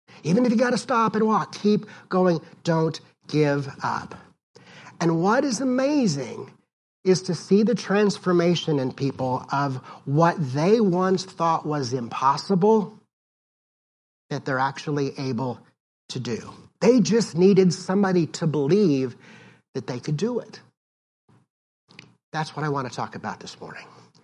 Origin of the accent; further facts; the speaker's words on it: Decatur, Illinois, United States; now in Fort Myers Beach, United States; and then returned back to my hometown of Decatur, Illinois.